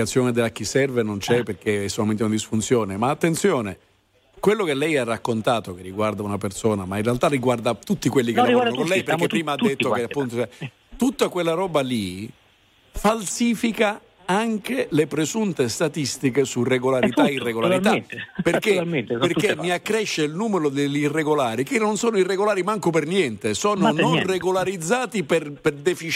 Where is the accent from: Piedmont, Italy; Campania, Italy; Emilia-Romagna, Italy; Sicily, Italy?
Sicily, Italy; Per esempio, io sono siciliano, noi abbiamo intere aree che producono le arance